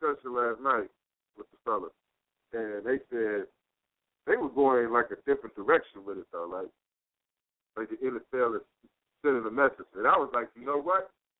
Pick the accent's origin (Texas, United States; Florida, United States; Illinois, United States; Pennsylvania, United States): Illinois, United States; Chicago; Yeah, I spell socks backwards. I'm from Chicago though, that's why I do that.